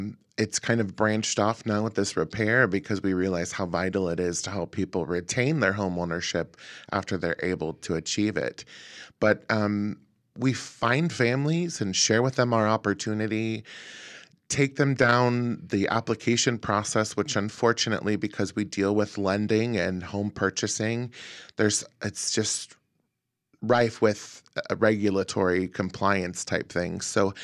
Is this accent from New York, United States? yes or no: no; Oregon, United States; Yeah, so I'm born and raised in Southern Oregon, lived here my whole life